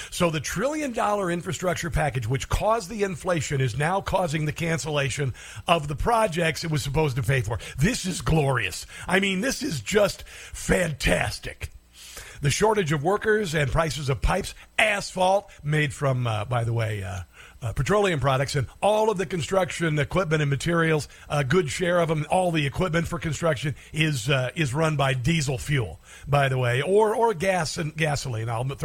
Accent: Iowa, United States; I'm from Iowa. It's okay.

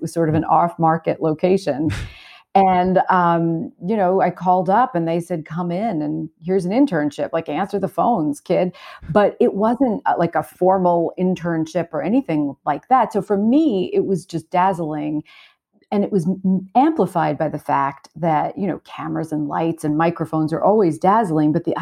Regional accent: Brooklyn, New York, United States; I grew up in Brooklyn, so I didn't even really know what it was.

